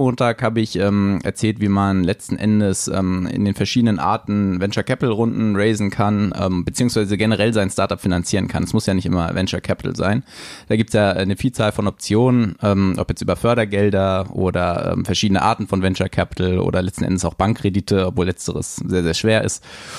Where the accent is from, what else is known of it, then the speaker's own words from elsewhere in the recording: Frankfurt, Hesse, Germany; Ja, also ich bin Frankfurter zunächst mal, born and raised.